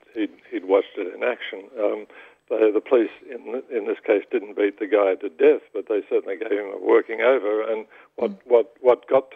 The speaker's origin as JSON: {"language": "English", "region": "Victoria", "country": "Australia", "tie": "born or raised there", "said": "I grew up in Victoria as a supporter of AFL"}